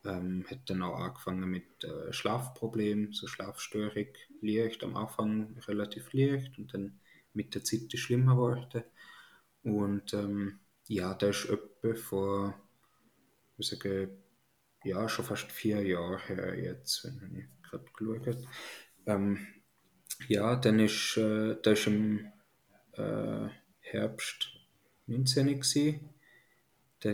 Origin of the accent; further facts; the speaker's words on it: Ticino, Switzerland; moved away; bin aus dem Tessin ursprünglich, lebe jetzt in der Deutschschweiz, Mitte 20.